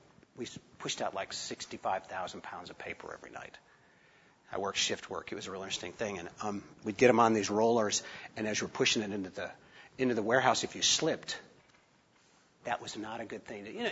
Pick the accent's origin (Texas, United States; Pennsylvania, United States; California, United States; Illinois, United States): Illinois, United States; Chicago; I grew up in the Chicago area. When I get excited, you will hear that in my voice. So and I'm from Italian background, you know what I'm talking about here.